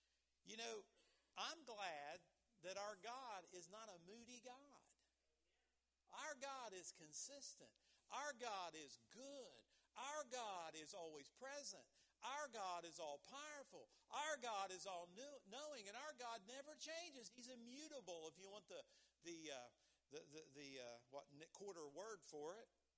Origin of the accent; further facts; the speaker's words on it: West Virginia, United States; born there; I was born in West Virginia. How about you?